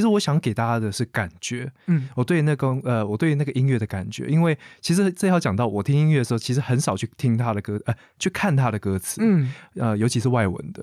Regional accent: Taipei, Taiwan; 身为一个双北我不喜欢讲我台北人啊身为一个双北人来讲的话

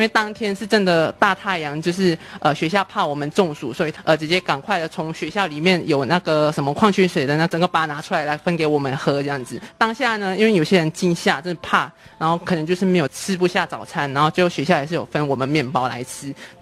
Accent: Indonesia; Chinese is a second language; 我是来自印尼的外籍生。那在印尼的家乡呢是很少地震的，就是我家乡部分那边是很少地震的。那我已经4年多已经没有回过家了

